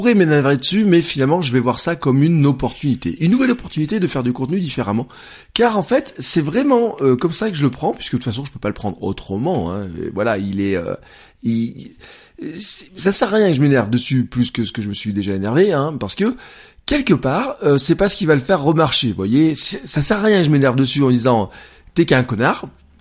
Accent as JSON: {"language": "French", "region": "Auvergne-Rhône-Alpes", "country": "France", "said": "Hier, le temps était très mitigé, nous, hein, chez nous, en Auvergne, hein."}